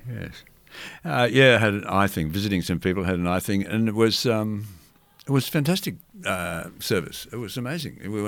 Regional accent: United Kingdom; because I'm a British subject

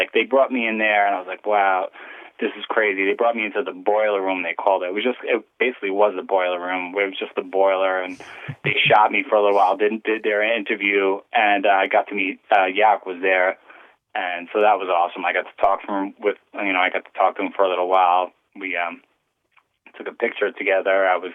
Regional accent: Queens, New York, United States; I'm from Queens, so we didn't have, you know, cable in Queens.

